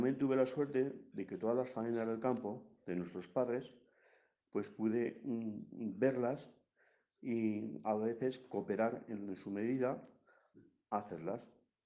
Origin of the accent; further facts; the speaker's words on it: Puerto Rubio, Spain; soy de Puerto Rubio. Yo tengo muy buenos recuerdos de cuando estábamos aquí en el pueblo